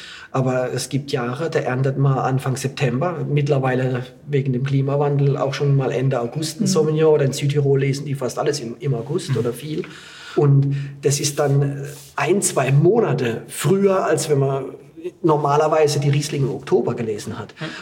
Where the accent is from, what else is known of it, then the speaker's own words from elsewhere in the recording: Baden-Württemberg, Germany; ich bin in Südbaden aufgewachsen, habe im Kaiserschuh gelernt, war im Burgund